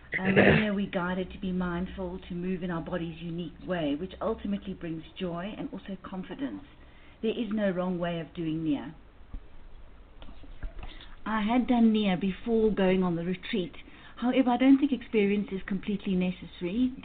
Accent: Johannesburg, Gauteng, South Africa; and I'm from Johannesburg in South Africa.

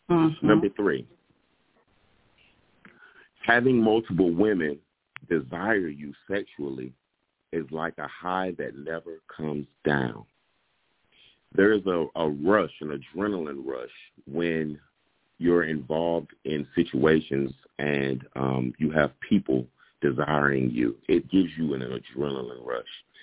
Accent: Kinston, North Carolina, United States; I'm 39 years old, and I was born and raised in Kinston, North Carolina.

